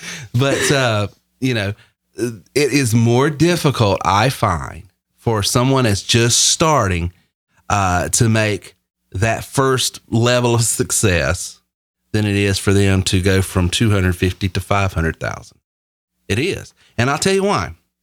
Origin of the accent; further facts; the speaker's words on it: Northeast, United States; The business I'm in now, you know, is this goofy sounding redneck from South Carolina and I'm from the Northeast